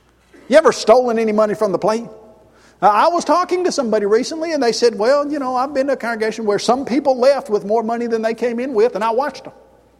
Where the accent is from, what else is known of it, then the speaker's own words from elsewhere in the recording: Columbia, Tennessee, United States; There was a congregation close to my hometown, Columbia, Tennessee